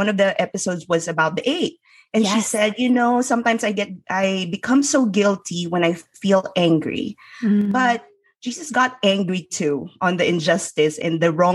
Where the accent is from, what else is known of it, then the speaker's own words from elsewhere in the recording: Philippines; And growing up in the Philippines, I would remember me and my sister, it was just so difficult